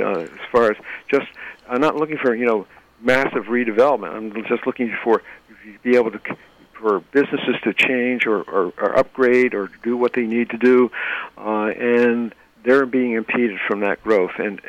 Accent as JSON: {"language": "English", "town": "Millerton", "region": "New York", "country": "United States", "tie": "born or raised there", "also_born_or_lived": "Sharon", "said": "I was born in Sharon at the hospital, but I was brought up in Millerton, so this has been my hometown and my lifelong place of living."}